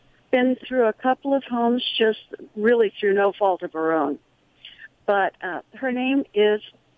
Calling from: San Luis Obispo, California, United States; I'm calling from San Luis Obispo, California.

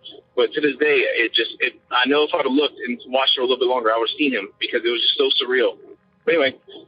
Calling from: Lafayette, Louisiana, United States; I'm calling from Lafayette, Louisiana.

